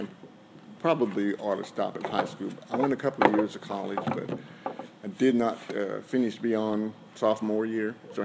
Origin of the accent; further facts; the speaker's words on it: Waynesville, United States; born there; I was born right here in Waynesville.